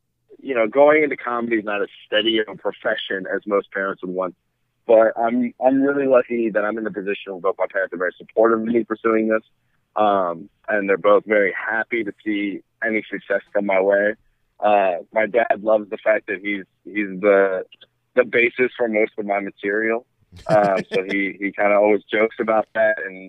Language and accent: English; Dayton, Ohio, United States; I'm an Arab Muslim, son of an immigrant, born and raised in the United States.